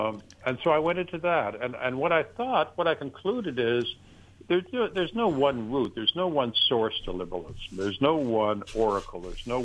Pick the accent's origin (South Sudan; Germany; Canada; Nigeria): Canada; now in United States; I'm an immigrant, right? I came here from Canada.